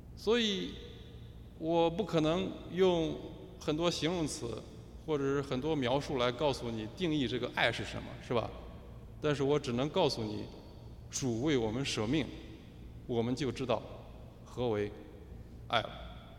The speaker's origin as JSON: {"language": "Chinese", "town": "Luoyang", "region": "Henan", "country": "China", "tie": "born or raised there", "said": "那我的家乡呢有一处坟墓，我的家乡当然它这个是古都，所以有很多坟墓了，是吧？"}